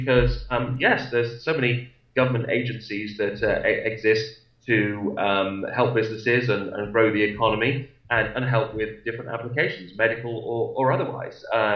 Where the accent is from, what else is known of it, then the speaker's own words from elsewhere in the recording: England, United Kingdom; now in United States; It reminds me, being English, of when I applied for my green card.